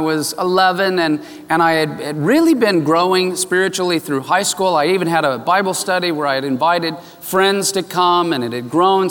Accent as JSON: {"language": "English", "town": "El Cajon", "region": "California", "country": "United States", "tie": "born or raised there", "said": "I was raised out in El Cajon in East County."}